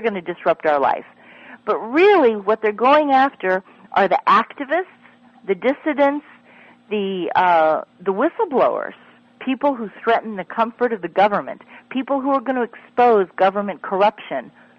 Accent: Maryland, United States; But I want you all to know that in my home state of Maryland

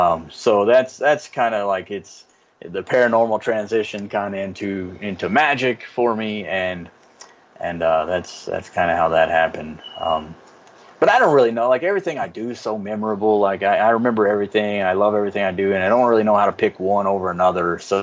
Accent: Cynthiana, Kentucky, United States; it was at a theater actually in my hometown, but I'm not a hometown boy, so nobody really knows who I am. So it's, if you're listening, you'll know, but, it's in Cynthiana, Kentucky, so it's kind of where I was born and raised.

